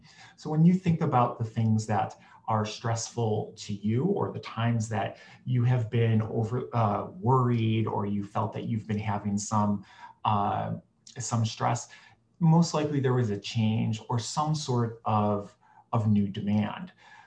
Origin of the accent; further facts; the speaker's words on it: Cleveland, Ohio, United States; the Cleveland Clinic, which, by the way, is where I was born and raised in Cleveland.